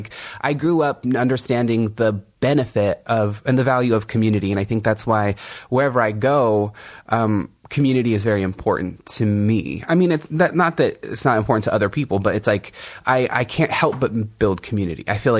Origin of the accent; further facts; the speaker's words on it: California, United States; And I'm from the Kumeyaay Nation in Southern California, and one of the cornerstones of our traditional music are these things called the bird songs, and they are epic song cycles.